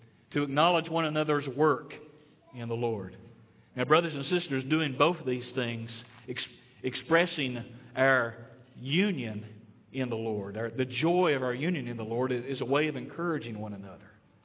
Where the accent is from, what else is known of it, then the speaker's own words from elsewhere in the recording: Tennessee, United States; they always think I'm from Texas. And I say, I'm not from Texas. I'm from Tennessee.